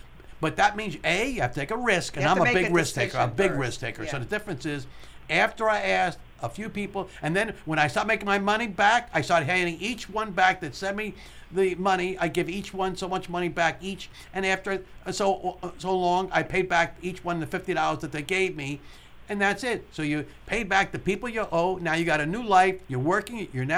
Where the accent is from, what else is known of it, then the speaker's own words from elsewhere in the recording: Philadelphia, Pennsylvania, United States; I love Philadelphia. I'm from Philadelphia.